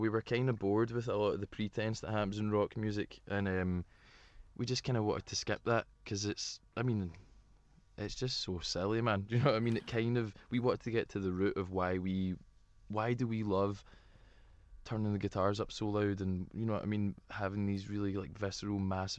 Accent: Glasgow, Scotland, United Kingdom; accent: Glasgow; already singing my accent, I'm from Glasgow

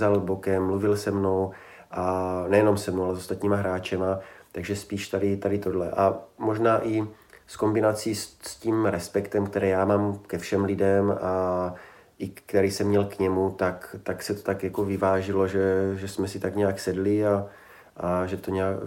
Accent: Olomouc, Olomouc Region, Czechia; myslím si, že je z Olomouce, já jsem byl z Olomouce

